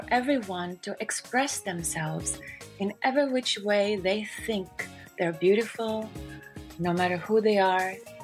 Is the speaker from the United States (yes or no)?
no; Estonia; English is a second language; I am from Estonia, which is a small country below Finland, next to Sweden, and it used to be part of Soviet Union, so it also shares a border with Russia. So growing up in Northern Europe